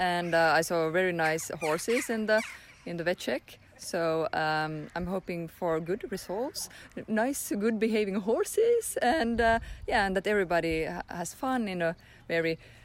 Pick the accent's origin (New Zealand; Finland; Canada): Finland; I'm from Finland.